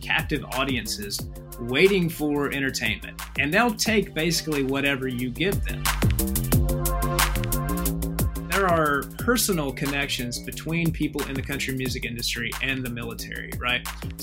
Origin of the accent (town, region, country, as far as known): Alabama, United States; born or raised there